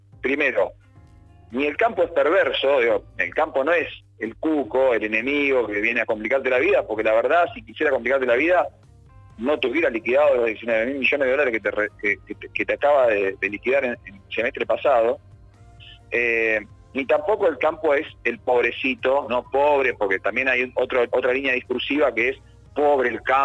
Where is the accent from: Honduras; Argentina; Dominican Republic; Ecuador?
Argentina; porque yo soy un trabajador argentino